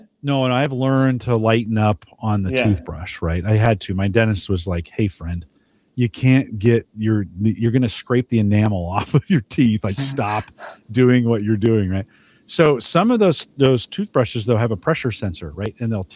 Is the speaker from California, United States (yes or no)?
yes; California, United States; Well, in California, my home state, they're starting to put solar panels on top of the aqueducts, right?